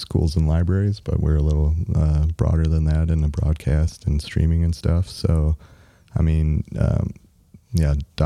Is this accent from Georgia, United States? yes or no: no; Chicago, Illinois, United States; now in Bay Area, United States; I grew up in Chicago. Been out here, came out here in 2013, so going on 6 years.